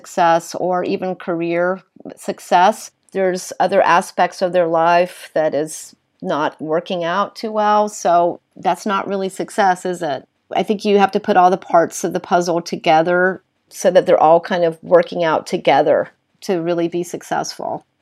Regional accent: North Carolina, United States; All these passions, some of which I had as a young girl growing up in North Carolina, I was literally able to materialize into projects

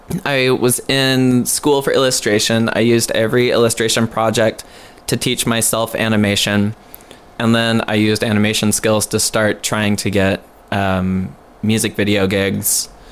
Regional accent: Austin, Texas, United States; I grew up in Austin, Texas, in Oak Hill.

